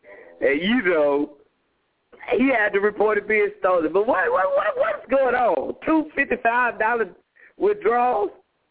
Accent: Texas, United States; I'm from Texas. I wasn't in Houston at the time.

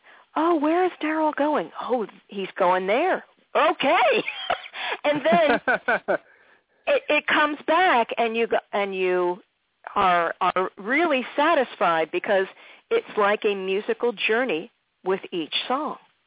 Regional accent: Philadelphia, Pennsylvania, United States; And then in Philly, my hometown, so you and I both know a lot about Philly.

